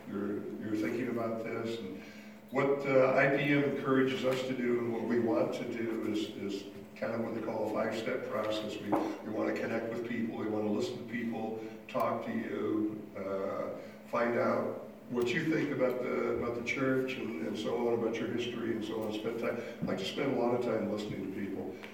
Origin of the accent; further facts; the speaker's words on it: Lincoln, Nebraska, United States; also born or lived in Sioux City, United States; Lynn and I both grew up in Nebraska. I grew up in Lincoln, actually born in Sioux City, Iowa. My parents moved to Lincoln, Nebraska when I was still young.